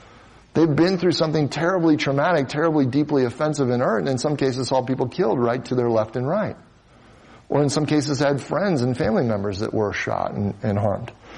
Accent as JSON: {"language": "English", "region": "Midwest", "country": "United States", "said": "You know, I use the illustration because I'm from the Midwest where we had farms"}